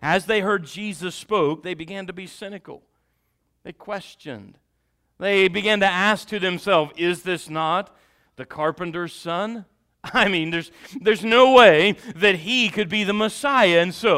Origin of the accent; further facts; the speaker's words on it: Ireland; accent: Irish; Now I know some of you caught my Irish accent come out of that because I saw you.